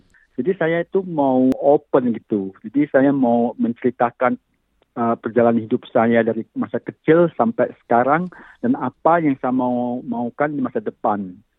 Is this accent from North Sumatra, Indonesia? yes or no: yes; North Sumatra, Indonesia; kampung saya juga indah. Ada sawah-sawah ya. Ada Danau Toba juga itu bagus ya. Juga ada kelapa sawit, pohon karen gitu.